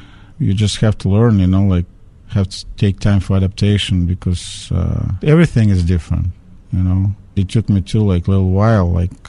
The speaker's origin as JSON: {"language": "English", "country": "Russia", "tie": "born or raised there", "second_language": "English", "lives_now": "Winnipeg, Canada", "said": "Those years when I grew up in Russia, yeah, we have like a lot of snow, cold winter"}